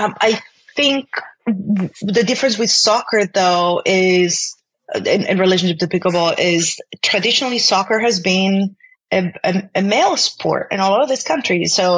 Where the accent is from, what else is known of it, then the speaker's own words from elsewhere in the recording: Spain; I'm from Spain, and I went to Spain to visit my families at the very beginning